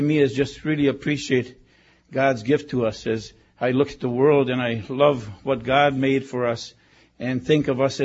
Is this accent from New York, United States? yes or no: no; Milwaukee, Wisconsin, United States; I'm from Milwaukee, Wisconsin.